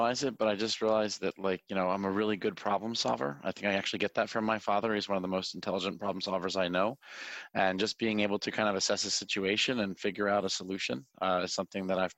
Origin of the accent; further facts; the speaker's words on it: Philadelphia, Pennsylvania, United States; Northeast Philadelphia.